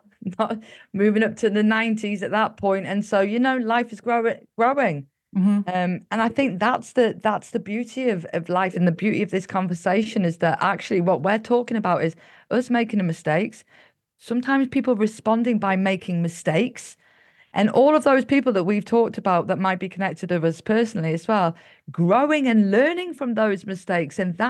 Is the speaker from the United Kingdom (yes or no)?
yes; Yorkshire and the Humber, United Kingdom